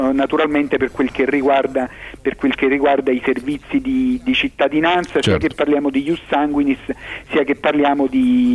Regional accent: Naples, Campania, Italy; Io come napoletano, fin da quando mi sono stabilito qui con la mia famiglia

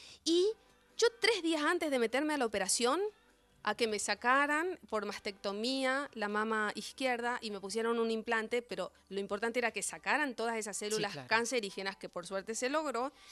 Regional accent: Clorinda, Formosa, Argentina; Sin embargo, mi infancia en Clorinda fue lo mejor que yo tengo

